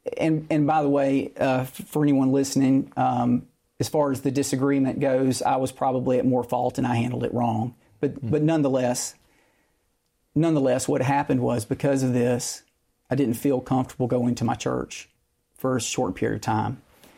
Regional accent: Mississippi, United States; I'm fortunate to get a job back in Hattiesburg, which is the town very near my hometown. And we moved into one of my parents' rental houses right down the road from where my parents live and where I grew up.

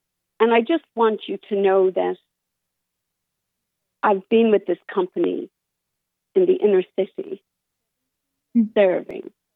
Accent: Ireland; I'm from Ireland.

